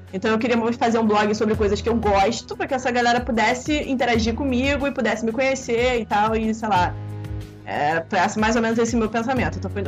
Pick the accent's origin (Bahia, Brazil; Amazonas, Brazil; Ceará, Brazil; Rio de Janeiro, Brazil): Rio de Janeiro, Brazil; Sou do Rio de Janeiro.